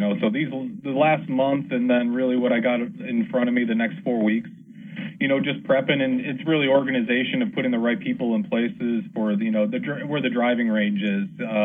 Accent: Chicago, Illinois, United States; You know, I'm from Chicago, so of course all those poor folks in Chicago that are sitting there with maybe 5 degree weather

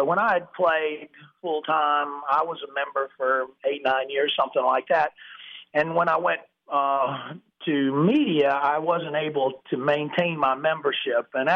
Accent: South Carolina, United States; I grew up in South Carolina, and I've had a good relationship with the folks down at Myrtle Beach

